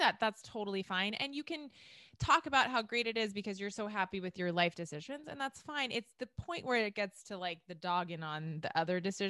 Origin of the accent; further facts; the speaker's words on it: Los Altos, California, United States; And I remember I grew up in Los Altos.